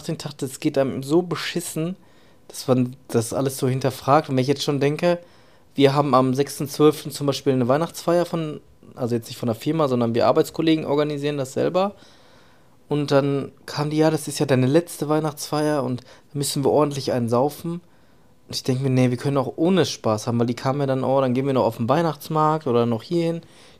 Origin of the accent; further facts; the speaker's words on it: North Rhine-Westphalia, Germany; wir kommen aus dem Ruhrpott